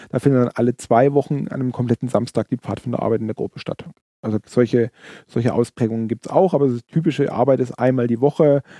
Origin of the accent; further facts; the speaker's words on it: Bavaria, Germany; Das ist das Problem, wir kommen aus dem Allgäu